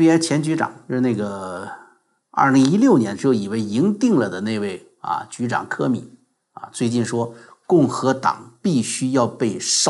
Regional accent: China; moved away; 我们从中国来太清楚了

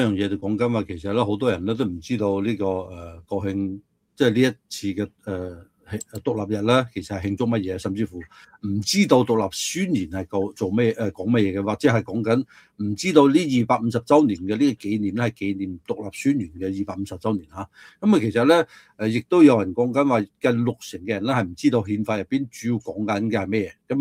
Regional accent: United States; 其實佢嘅政府係不斷咁限制緊老百姓，即係我哋美國人嘅權力㗎

